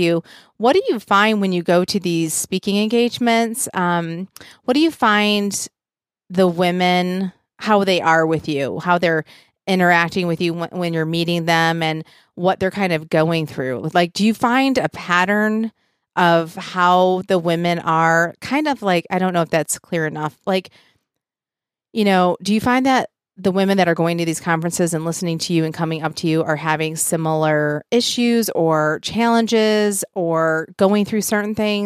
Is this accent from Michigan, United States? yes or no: yes; Michigan, United States; accent: Michigan, Tennessee; I had told you that I'm from Michigan and that, you know, we're neighbors to Windsor.